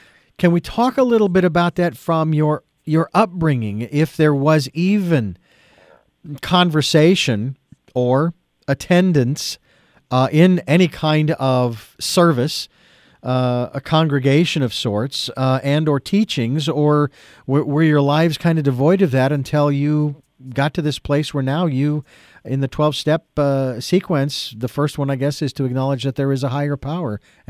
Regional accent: Phoenix, Arizona, United States; especially in my hometown of Phoenix, Arizona, where we used to go.

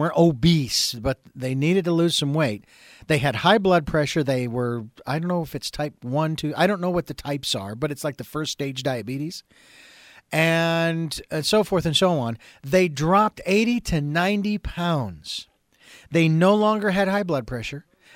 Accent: Phoenix, Arizona, United States; now in Santa Barbara, United States; I mean, I'm from Phoenix. You'd think I would be able to tolerate anything under 100. I don't like anything over 80. I'm sorry. I've lived in Santa Barbara too long.

